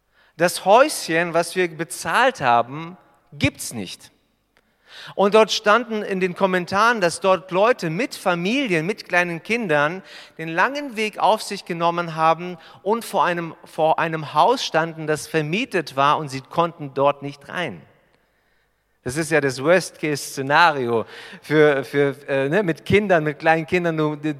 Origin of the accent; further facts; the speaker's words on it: Albershausen, Baden-Württemberg, Germany; Albershausen liegt bei Stuttgart. Wir kommen aus Albershausen, Göppingen, Stuttgart